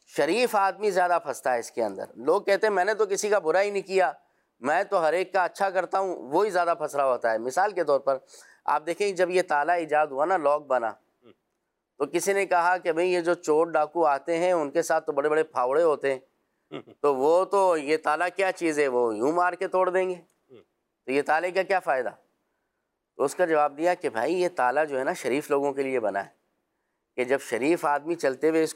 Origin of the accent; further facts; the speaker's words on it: Nawabshah, Sindh, Pakistan; میں نے کہا لو پھر تو کوئی مسئلہ ہی نہیں ہے، میں خود نواب شاہ کا ہوں۔